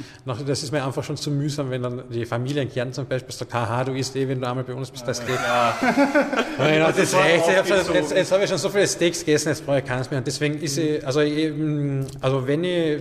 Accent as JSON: {"language": "German", "region": "Carinthia", "country": "Austria", "said": "Und als Kärntner hat man sowieso heute auch noch relativ schwer."}